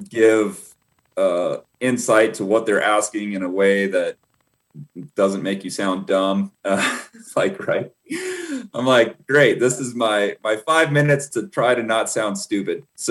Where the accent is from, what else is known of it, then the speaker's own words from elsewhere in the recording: Los Angeles, California, United States; now in Colorado, United States; The NBC network where I grew up back in Los Angeles, they did a spot on me.